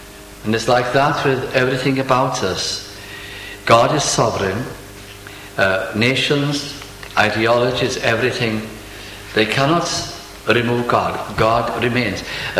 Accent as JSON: {"language": "English", "region": "North West England", "country": "United Kingdom", "accent": "Welsh with Lancashire intonations", "said": "because I'm Welsh, but I come from Lancashire."}